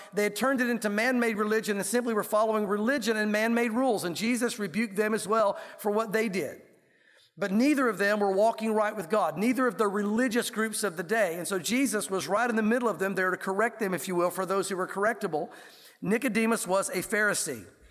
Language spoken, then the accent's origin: English; the South, United States; Growing up in the South, I remember two kinds of Christians